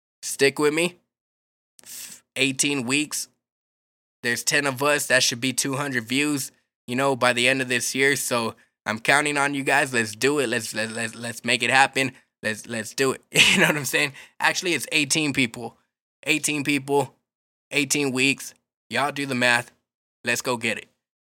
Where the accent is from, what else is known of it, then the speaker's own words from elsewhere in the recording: Falfurrias, Texas, United States; It takes place in Falfurrias, Texas, my hometown.